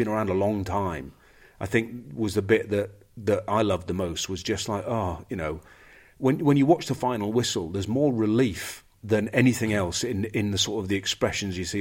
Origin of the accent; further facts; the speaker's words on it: England, United Kingdom; It was the most claustrophobic game of rugby in terms of, as an English player, was just, we were so edgy and tight from the year before